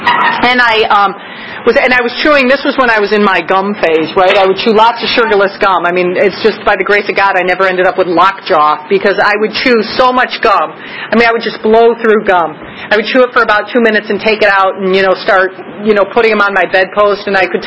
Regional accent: New Jersey, United States; So all of a sudden, I'm from New Jersey, right, chewing gum on the left side of my mouth.

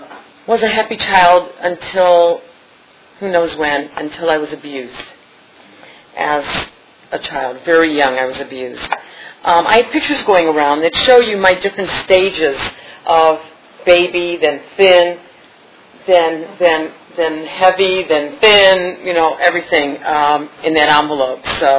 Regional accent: St. Louis, Missouri, United States; I mean, we even had a maid. I'm from St. Louis.

